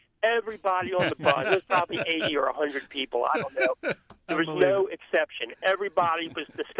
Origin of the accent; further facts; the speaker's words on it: Pimlico, London, United Kingdom; I was 15, and I got on the number 5 bus on Arkites Avenue. I was from Pimlico